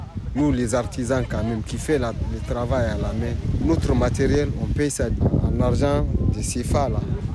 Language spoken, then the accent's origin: French; Bamako, Kidal, Mali; French is a second language; now in Lagos, Nigeria; Au Mali, je viens de Bamako, mais je suis de la région de Kidal. Je connais Lagos depuis 1998. J'ai fait va-et-vient.